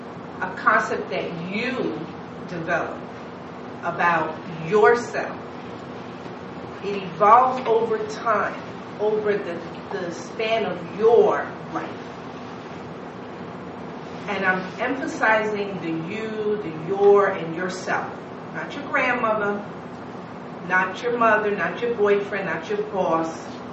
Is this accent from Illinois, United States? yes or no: no; Harlem, New York, United States; When I get a dance, you know I'm from Harlem, right? So it's amazing who I am at my core.